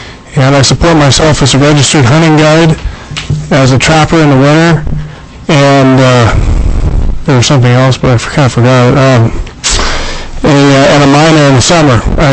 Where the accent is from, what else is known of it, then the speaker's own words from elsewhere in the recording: Wiseman, Alaska, United States; I'm here from Wiseman Village, Alaska.